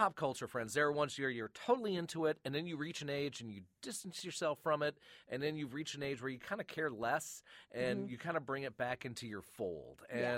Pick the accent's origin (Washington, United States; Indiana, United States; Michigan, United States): Michigan, United States; Flint; I grew up in Flint, Michigan. I'm fine. Water was drinkable then.